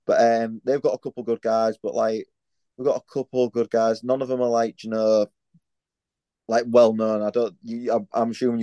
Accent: Hull, Yorkshire and the Humber, United Kingdom; So obviously I'm from Hull, and in Hull you have like football or rugby.

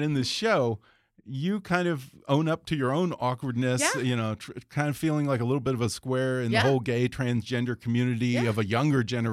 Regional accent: Texas, United States; Well, I'm actually from Texas.

